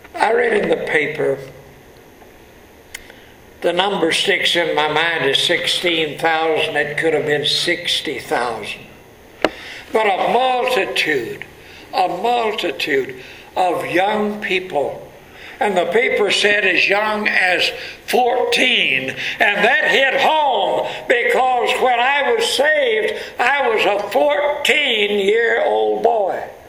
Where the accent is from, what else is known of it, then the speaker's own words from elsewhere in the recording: United States; born there; I was born here in the United States of America, a place where there's a church that teaches about Christ on every corner, a place where Bibles are free.